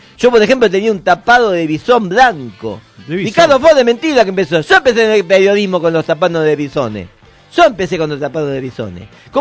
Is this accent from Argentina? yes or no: yes; Tucumán, Argentina; ¡Soy de Tucumán! ¡Soy de Tucumán!